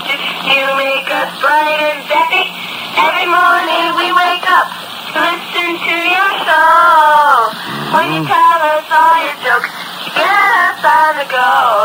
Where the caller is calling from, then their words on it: Birmingham, Michigan, United States; Birmingham, yeah.